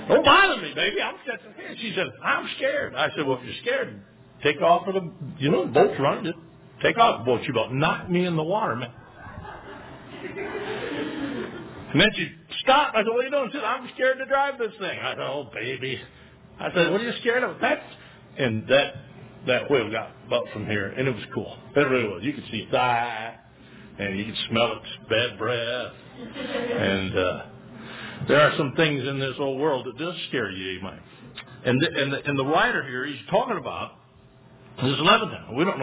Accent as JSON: {"language": "English", "town": "Bay City", "region": "Michigan", "country": "United States", "tie": "born or raised there", "said": "Where I grew up in Michigan, Bay City's a great big Bay City shipyards."}